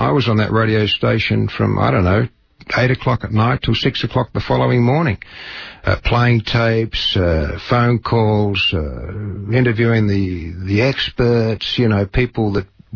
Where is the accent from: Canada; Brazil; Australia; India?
Australia; also born or lived in Papua New Guinea; now in United States; I'm Australian, obviously. I came to America from Australia and Papua New Guinea, actually, where I lived for 7 years back in the... I came here in the mid-70s. I was in Papua New Guinea in the late 60s, early 70s, living in a grass hut.